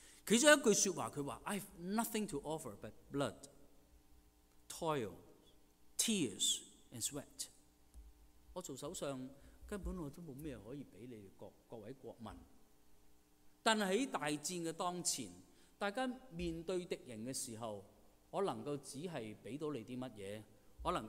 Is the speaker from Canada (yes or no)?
yes; Vancouver, British Columbia, Canada; also born or lived in Hong Kong; 大家都知道我来自温哥华，1996年开始，神呼召我2012年去到香港侍奉，